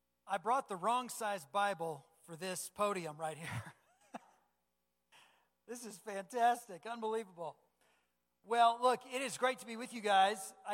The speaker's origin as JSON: {"language": "English", "town": "St. Louis", "region": "Missouri", "country": "United States", "said": "I'm from St. Louis, Missouri. St. Louis is incredibly similar."}